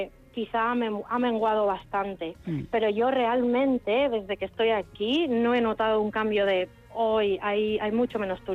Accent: Valencia, Valencian Community, Spain; Yo soy de Valencia

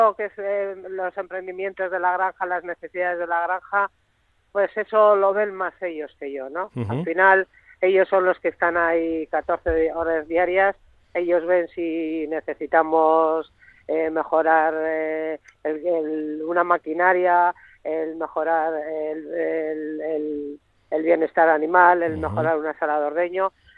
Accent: Karrantza, Basque Country, Spain; Yo soy una mujer muy activa, me preocupa mucho mi pueblo.

